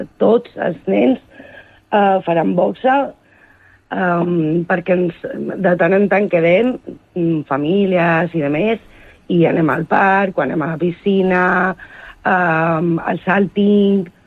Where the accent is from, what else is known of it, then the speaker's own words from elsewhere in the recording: Andalusia, Spain; anar a veure tota la meva família, perquè jo soc d'Andalusia